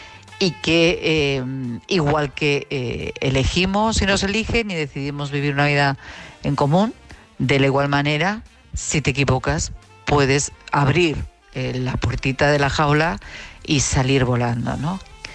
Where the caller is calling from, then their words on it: Madrid, Community of Madrid, Spain; de Madrid.